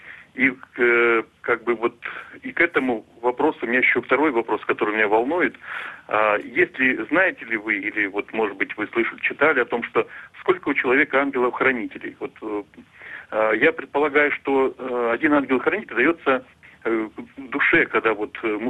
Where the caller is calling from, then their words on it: Yekaterinburg, Sverdlovsk Oblast, Russia; Я звоню из города Екатеринбурга. Мне 54 года.